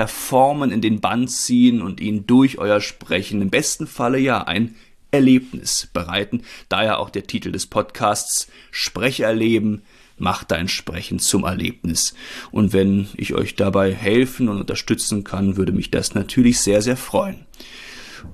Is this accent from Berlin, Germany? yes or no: yes; Berlin, Germany; Geboren wurde ich 1992 in der Hauptstadt in Berlin. Dort bin ich auch 20 Jahre lang aufgewachsen. Dort bin ich zur Schule gegangen.